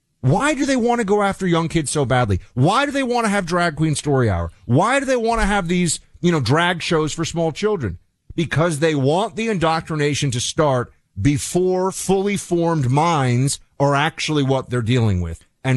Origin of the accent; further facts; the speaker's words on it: New York City, New York, United States; as a New Yorker, I remember that they were, it was just such a blight.